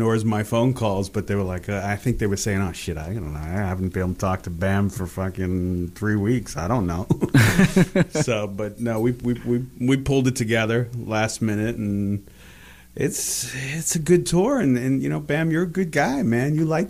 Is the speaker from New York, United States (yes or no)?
yes; Brooklyn, New York, United States; now in Los Angeles, United States; I'm from Brooklyn, New York, but I live in Los Angeles.